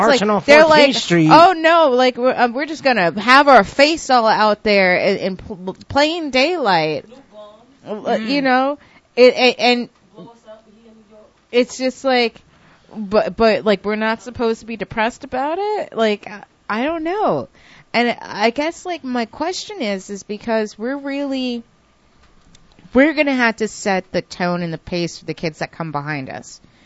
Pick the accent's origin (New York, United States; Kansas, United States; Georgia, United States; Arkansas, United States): New York, United States; you're from, like, down south, you're from, like, west, I'm from New York